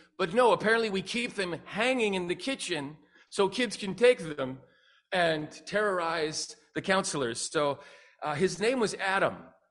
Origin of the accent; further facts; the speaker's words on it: Richmond, British Columbia, Canada; also born or lived in Surrey; I'm from Surrey, grew up in Richmond, went to West Richmond Gospel Hall for years